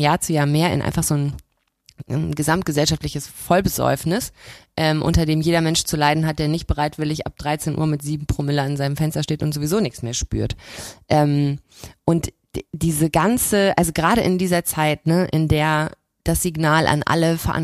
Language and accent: German; Cologne, North Rhine-Westphalia, Germany; als Kölnerin oder zumindest als so lange in Köln wohnend und auch in diesem Umfeld aufgewachsen sein, dass ich mir einfach rausnehme, mich als Kölnerin zu bezeichnen